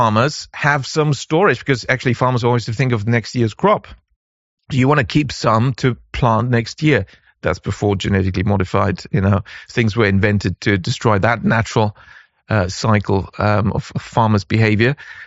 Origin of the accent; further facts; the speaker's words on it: Bavaria, Germany; English is a second language; And I know from growing up in Bavaria, you know, when the harvest comes, that's when the schoolboys and schoolgirls and students getting asked, can you please help the farmers?